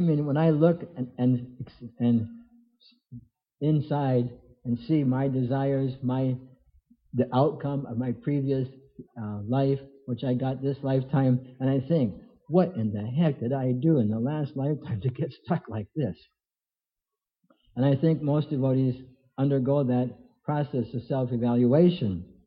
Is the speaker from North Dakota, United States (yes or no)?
yes; North Dakota, United States; I'm not Canadian, I'm from North Dakota, but the closest temple was Winnipeg.